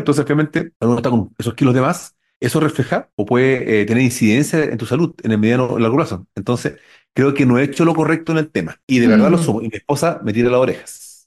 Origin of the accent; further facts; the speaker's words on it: Santiago, Santiago Metropolitan Region, Chile; yo soy de Santiago